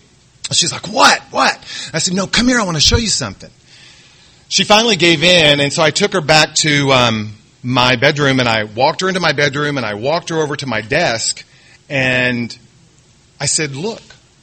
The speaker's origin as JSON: {"language": "English", "region": "Texas", "country": "United States", "tie": "born or raised there", "said": "Like I said, I grew up in Texas, and I had that typical family dynamic where the father drank"}